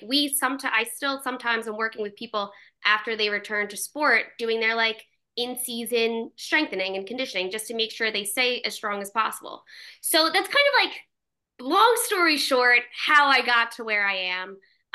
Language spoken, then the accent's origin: English; Long Island, New York, United States; Now I'm from Long Island, New York, which has a very, very high prevalence. It's a very sporty community, right?